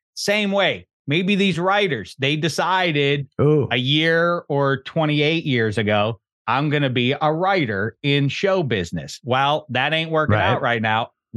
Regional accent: Pittsburgh, Pennsylvania, United States; I've mentioned before that I'm from Pittsburgh. That's why there's so many Pittsburgh sports references here.

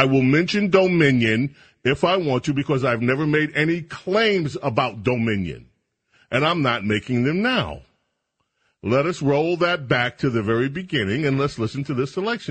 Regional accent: Chicago, Illinois, United States; I'm from Chicago. Come on, we all know.

